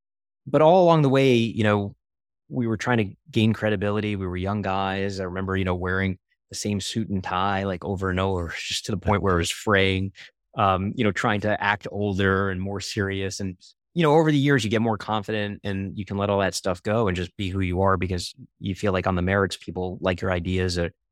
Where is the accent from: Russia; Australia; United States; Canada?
United States; Brooklyn, New York; growing up in Coney Island, Brooklyn, and being around scammers and being lied